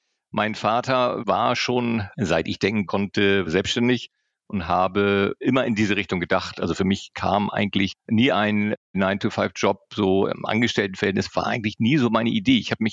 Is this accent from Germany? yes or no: yes; Pinneberg, Schleswig-Holstein, Germany; Ja, geboren bin ich in Pinneberg, Vorort von Hamburg. Habe da meine Jugend verbracht